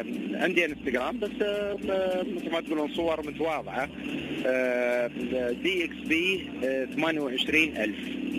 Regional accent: United Arab Emirates; أنا رحال إماراتي، بدأت رحلاتي من 1994 بالدراجة النارية

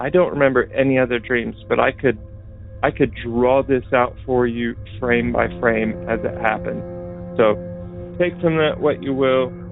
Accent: Oklahoma, United States; now in Georgia, United States; I live in Georgia. I grew up in Oklahoma, just about 20 miles north of Tulsa.

